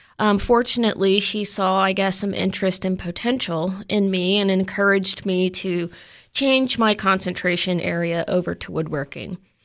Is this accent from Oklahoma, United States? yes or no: yes; Oklahoma City, Oklahoma, United States; Well, I am originally from Oklahoma. I'm born and raised in the middle of Oklahoma, Oklahoma City area. I grew up making art and appreciating art and always being around art